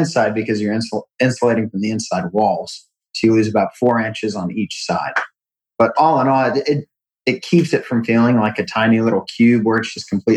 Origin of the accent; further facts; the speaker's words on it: Ohio, United States; growing up in Southern Ohio in the middle of nowhere, it had a very good and a very big impact on me when I was younger.